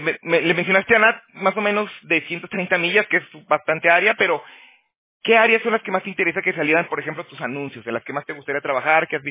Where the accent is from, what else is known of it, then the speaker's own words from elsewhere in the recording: Aguascalientes, Mexico; also born or lived in Toronto; now in California, United States; yo también soy de México, pero yo soy de Aguascalientes. Yo me salí hace más o menos 12 años ya. Pero primero me fui a, estuve en Toronto, en Canadá. Y ya luego me vine acá a California